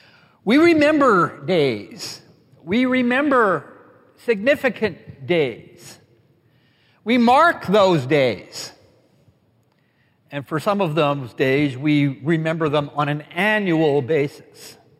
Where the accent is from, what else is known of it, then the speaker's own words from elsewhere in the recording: British Columbia, Canada; I grew up in the Fraser Valley, and if I recollect properly, we had just come back from Cultus Lake.